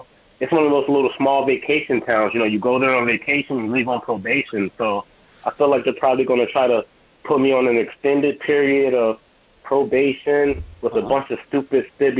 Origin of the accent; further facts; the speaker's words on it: Ohio, United States; now in New York, United States; Yeah, well, I'm from Ohio, but I moved to New York in 2018.